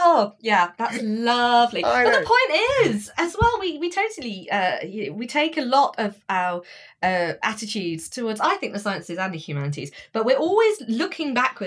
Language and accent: English; Slough, South East England, United Kingdom; Yeah. Little nod to my hometown.